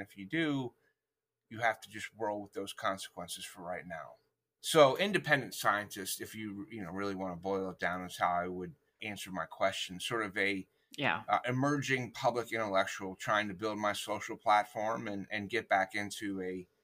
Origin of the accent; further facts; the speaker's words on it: United States; I'm originally from the States, the U.S., so I came back here